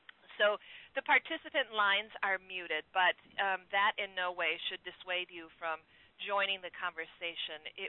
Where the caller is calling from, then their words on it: Duluth, Minnesota, United States; I am calling from the Duluth Praxis office in Minnesota